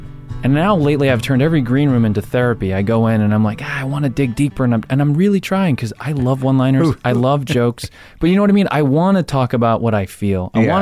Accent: New Jersey, United States; It's not a big reach, but I'm from Jersey Shore. So there were two bookstores in my mall.

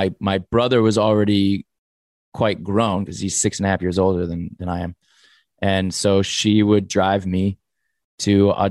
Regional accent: Sherman Oaks, California, United States; I grew up in the Valley in Sherman Oaks.

